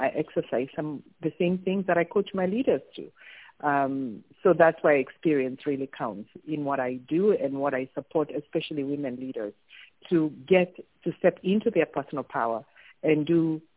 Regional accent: Kenya; also born or lived in United States; now in Canada; growing up in Kenya, coming to Canada with a stopover in the U.S. and back to Western Canada.

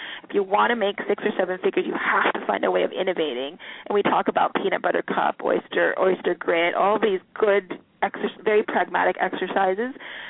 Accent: Canada; born there; And I was born in Canada.

